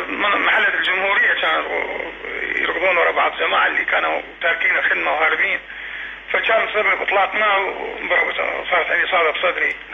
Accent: Basra, Basra Governorate, Iraq; طبعا بدايتي بالبصرة، أنا من أحد أبناء البصرة، طبعا ولادتي بالبصرة

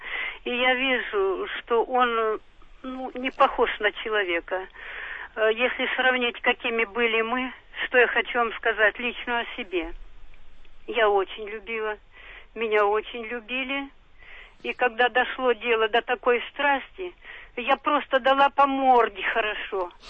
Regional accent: Crimea, Ukraine; Я из Крыма, там татары живут.

